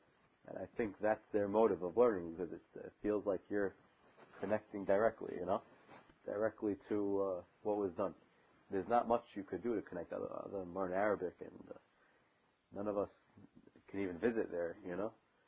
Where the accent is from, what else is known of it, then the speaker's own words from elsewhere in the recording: Brooklyn, New York, United States; born there; So, I'm not a Syrian Jew. I was born in Brooklyn, let's say, right?